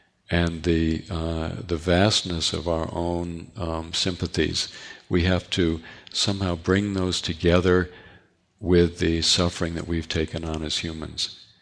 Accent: East Coast, United States; I grew up on the East Coast, kind of WASP family, go to the best schools, become a minister, a doctor, a lawyer

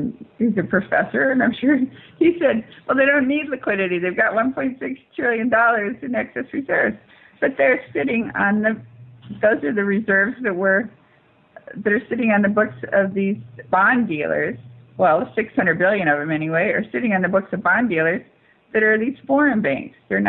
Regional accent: California, United States; even I'm from California

